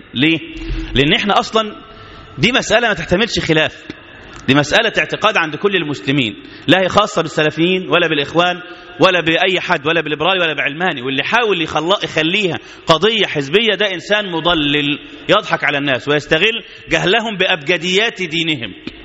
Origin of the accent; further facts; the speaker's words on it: Egypt; بتكلم انا باسم واحد مواطن، انا مصري مسلم،